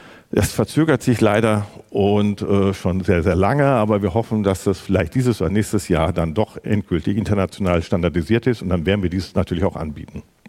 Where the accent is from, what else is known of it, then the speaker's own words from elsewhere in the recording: Schleswig-Holstein, Germany; ich komme aus Schleswig-Holstein